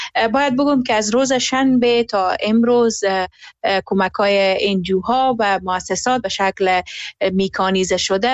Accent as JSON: {"language": "Persian", "region": "Herat", "country": "Afghanistan", "said": "به عنوان یک شهروند، به عنوان یک انسان و به عنوان یک هراتی"}